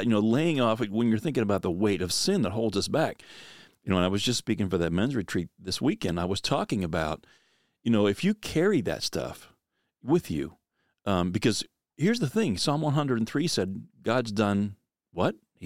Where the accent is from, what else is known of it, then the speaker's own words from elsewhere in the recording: Pennsylvania, United States; And, you know, I grew up in the East Coast, you know, in Pennsylvania, and it was deer hunting there.